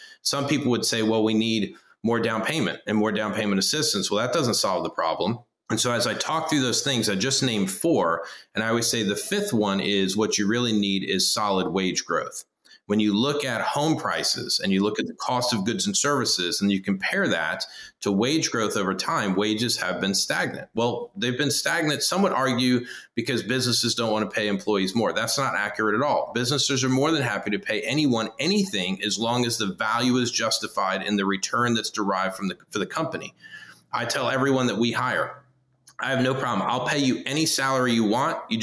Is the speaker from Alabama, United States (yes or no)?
no; Florida, United States; where I grew up in Central Florida originally was cattle and citrus. And now it's just all residential.